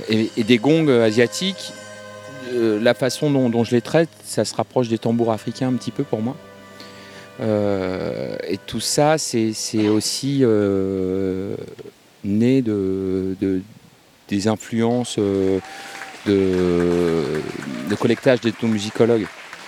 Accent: Nevers, Bourgogne-Franche-Comté, France; moi je suis originaire de Nevers, dans la Nièvre.

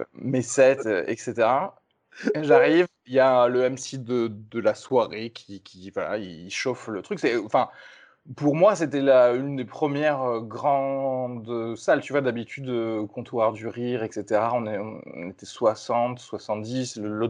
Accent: Toulouse, Occitanie, France; Mais voilà, je viens de Toulouse

